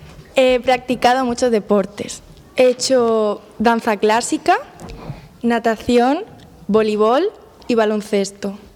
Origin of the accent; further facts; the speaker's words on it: Almería, Andalusia, Spain; now in Clamart, France; Yo soy de Almería, una ciudad de Andalucía, y aquí en Francia vivo en Clamart.